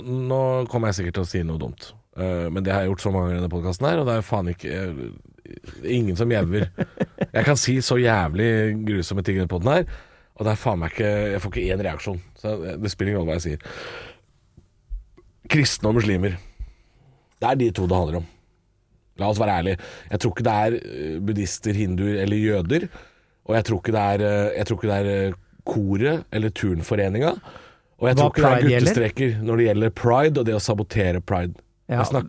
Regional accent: Drammen, Buskerud, Norway; sånn som i Drammen, min hjemby

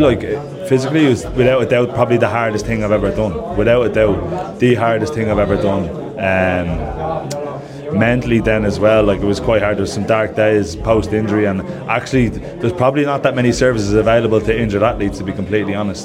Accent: Ireland; And I think as Irish people, we should probably ban certain English words.

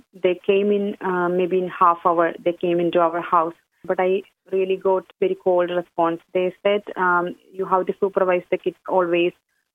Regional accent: India; She knows we are from India, actually, because, you know, we go for holidays.

